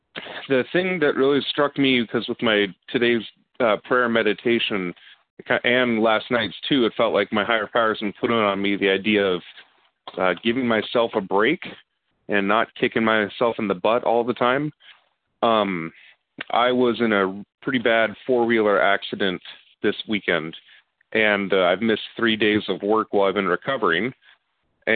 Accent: Kotzebue, Alaska, United States; I'm from Kotzebue, Alaska.

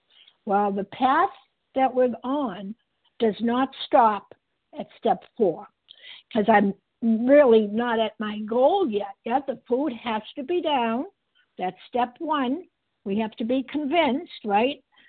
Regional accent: Massachusetts, United States; I'm calling from Massachusetts. That's where I've lived all my life, practically.

